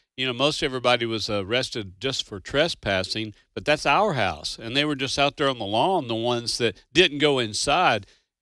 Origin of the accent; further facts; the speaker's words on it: Owensboro, Kentucky, United States; I was born and raised there in Owensboro.